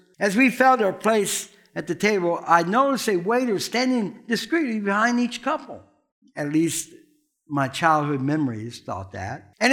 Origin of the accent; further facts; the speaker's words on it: Indiana, United States; Now, as I told you, I grew up in Indiana, and every year, just even as a little kid, we go.